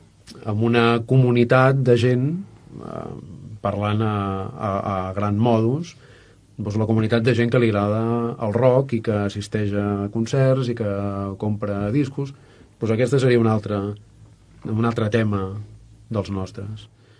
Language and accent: Catalan; Blanes, Catalonia, Spain; now in Barcelona, Spain; Jo sóc de Blanes, però estic visquent a Barcelona